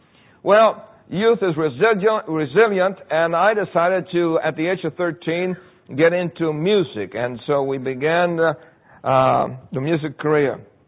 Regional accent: Puerto Rico; born there; When I was born in Puerto Rico, I was born in a place called El Fanguito. And that really means the mud place, the little mud place. And the reason why it's called El Fanguito is because it was a place that the poor people lived

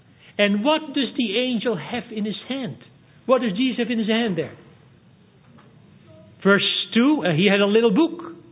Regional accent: Netherlands; I'm from the Netherlands.

